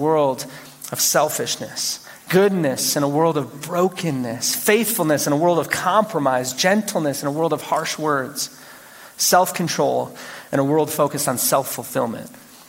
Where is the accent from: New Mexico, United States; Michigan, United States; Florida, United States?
Michigan, United States; now in Colorado, United States; I grew up in Michigan, so our orchards were way better than out here. Colorado is terrible with apples.